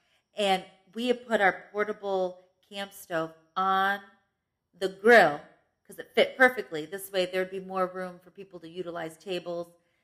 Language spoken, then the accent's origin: English; Vermont, United States; We're from Vermont.